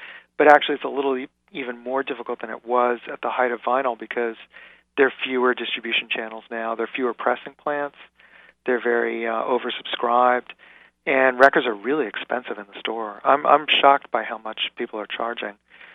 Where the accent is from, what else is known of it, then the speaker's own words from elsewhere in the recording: New York City, New York, United States; I grew up in New York City in the 70s.